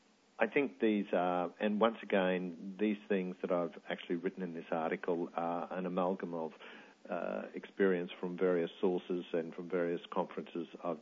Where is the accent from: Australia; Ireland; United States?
Australia; Bundaberg, Queensland; And I guess I come from Bundaberg, where Dr. Patel was committing sins of commission.